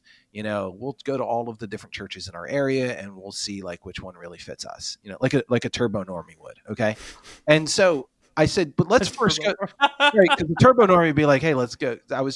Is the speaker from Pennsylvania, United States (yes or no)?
yes; Philadelphia, Pennsylvania, United States; I grew up in Philadelphia originally.